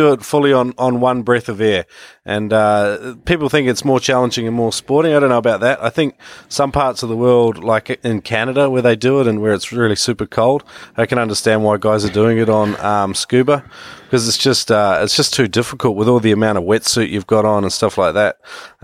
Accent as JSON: {"language": "English", "country": "New Zealand", "also_born_or_lived": "Australia", "moved": "as an adult", "lives_now": "China", "said": "I've had a little bit of a break away from Australia, and I come from New Zealand originally, where it all began in the water for me. Moved to Australia in my early 20s, and now I'm in China for a year."}